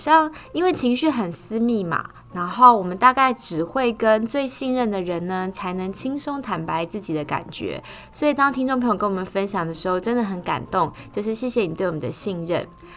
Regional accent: Taiwan; 搞不好、跟我们台湾人越来越喜欢吃糖有关

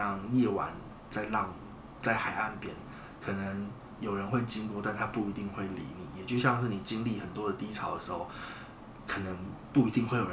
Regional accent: Keelung, Taiwan; 但其实就既然有聊到我的家乡的话，那我就跟大家说一下，其实基隆真的是有很多很好吃的东西

